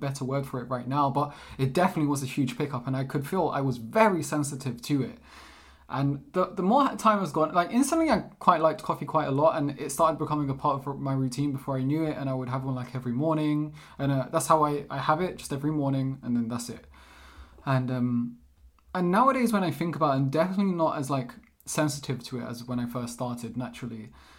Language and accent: English; London, United Kingdom; now in Portugal; I'm born and raised in London, England, but my parents are Portuguese. I've come to Portugal every summer and I live here nowadays.